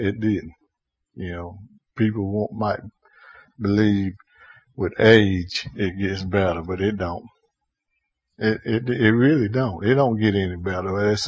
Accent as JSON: {"language": "English", "town": "Monroe", "country": "United States", "tie": "born or raised there", "said": "It's this guy that I grew up with in Monroe, and I went to school with him."}